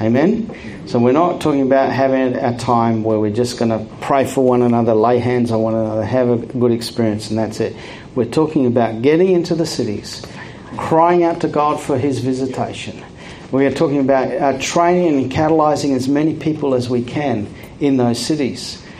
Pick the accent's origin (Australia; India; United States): Australia; Canberra, Australian Capital Territory; It's because I was brought up in Canberra. I'm a Canberraite.